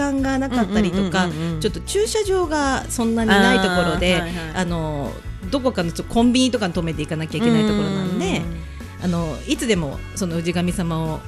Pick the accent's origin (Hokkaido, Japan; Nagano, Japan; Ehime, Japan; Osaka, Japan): Nagano, Japan; 地元長野にある、